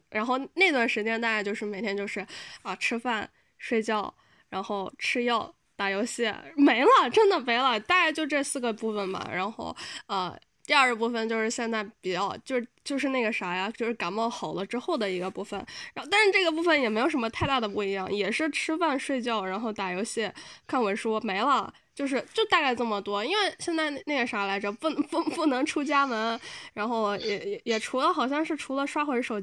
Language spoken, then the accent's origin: Chinese; Wuhan, Hubei, China; 我作为一个武汉人